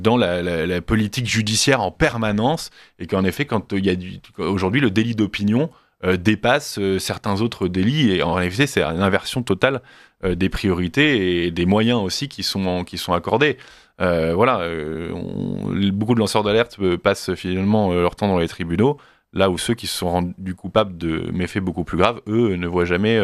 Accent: Flanders, Belgium; Je suis flamand, ouais.

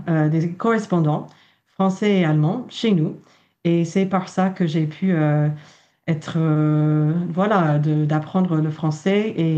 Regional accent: New Orleans, Louisiana, United States; Donc, comme je vous ai dit, j'ai grandi à la Nouvelle-Orléans et une problématique à la Nouvelle-Orléans, c'est le racisme.

